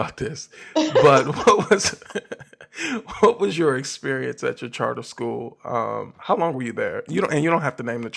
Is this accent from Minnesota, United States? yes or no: no; Milwaukee, Wisconsin, United States; I was blessed growing up in Milwaukee to attend a high school that had a co-op program.